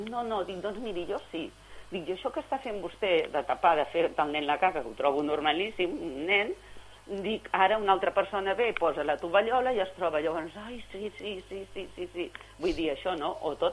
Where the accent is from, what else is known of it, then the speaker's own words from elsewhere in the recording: Sitges, Catalonia, Spain; I m'estimo el meu poble, m'estimo Sitges i m'estimo, i per això protesto.